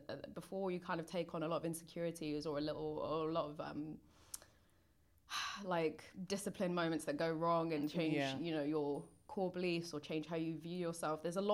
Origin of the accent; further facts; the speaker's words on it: London, United Kingdom; also born or lived in Manchester; And then I moved to South London. I spent the majority of my like formative childhood in South London. I lived in Patmore Estate. Shout out Patmore. And then I moved to Crawley.